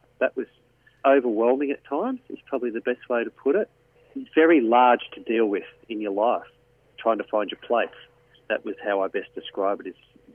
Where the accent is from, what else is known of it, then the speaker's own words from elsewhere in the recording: Yarrawonga, Victoria, Australia; I grew up in Yarrawonga in Victoria, so Yarrawonga is only 50 kilometres from Shepparton.